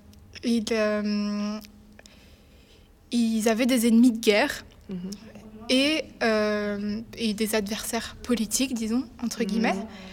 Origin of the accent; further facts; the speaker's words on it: Belgium; je suis belge et que j'adore le chocolat